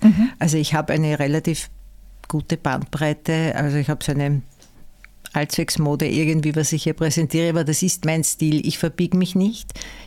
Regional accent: Wiener Neustadt, Lower Austria, Austria; born there; ich bin eigentlich eine gebürtige Wiener Neustädterin

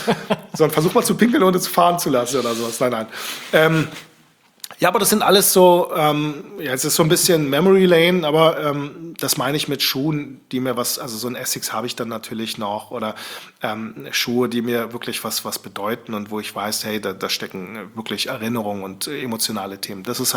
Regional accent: Turkey; Also ganz ehrlich, ich als Türke selber fasse ich das eher rassistisch auf

